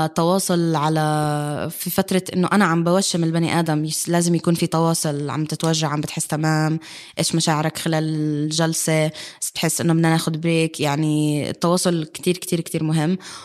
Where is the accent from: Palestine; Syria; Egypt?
Palestine; أنا فلسطينية أوكرانية، كان لازم أحكي هذا الشيء. أنا فلسطينية أوكرانية بس ولدت وتربيت بفلسطين